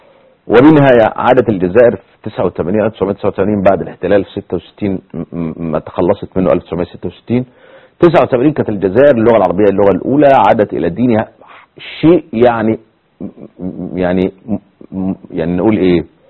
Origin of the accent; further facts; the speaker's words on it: Egypt; واكبر دليل الفاطميين قعدوا عندنا في مصر 200 سنه